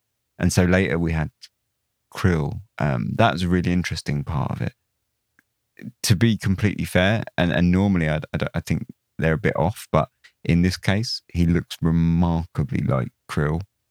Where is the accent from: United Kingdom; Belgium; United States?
United Kingdom; England; obviously, being English, you might sort of say, no, you're talking nonsense, Ben.